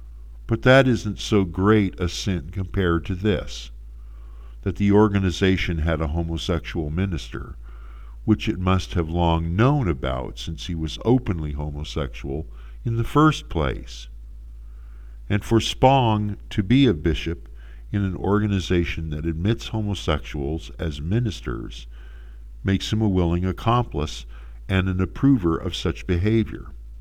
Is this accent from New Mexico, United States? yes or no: no; Jersey City, New Jersey, United States; Newark, New Jersey is about 3 miles from where I grew up in Jersey City.